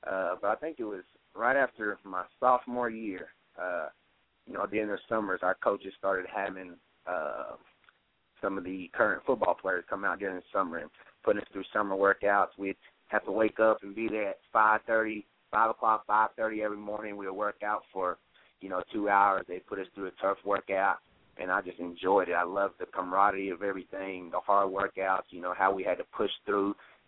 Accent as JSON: {"language": "English", "town": "Acuff", "region": "Texas", "country": "United States", "tie": "born or raised there", "said": "I grew up right outside of Lubbock in a small community by the name of Acuff. Nobody knows where it's at."}